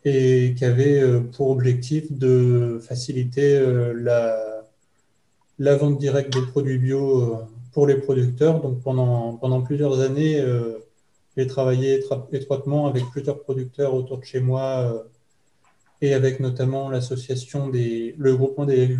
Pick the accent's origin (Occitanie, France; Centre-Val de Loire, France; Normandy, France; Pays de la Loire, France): Normandy, France; born there; moi, je suis né dans l'Orne. Dans un petit village en 95, et je suis vite devenu assez écolo. J'ai ensuite déménagé dans la Sarthe